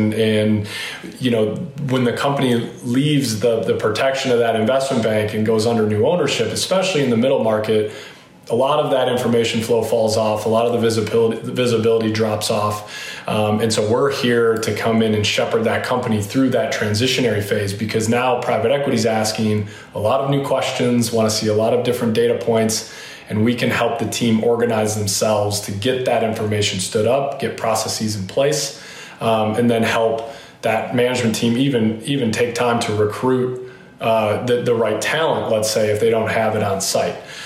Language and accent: English; Michigan, United States; Michigan. I'm actually Kalamazoo is the bigger town that is probably someone might have heard of. Not my hometown is not a chance for that one.